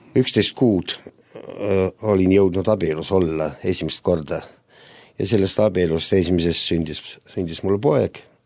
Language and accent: Estonian; Tallinn, Harju County, Estonia; born there; Ma olen sündinud Tallinnas, õigemini Nõmmel, oli tollal vist mingi pisikene haigla. Ja 1949. aastal, 20. augustil, nii et praegu olen 61 ja augustis, kui jumal lubab, siis 62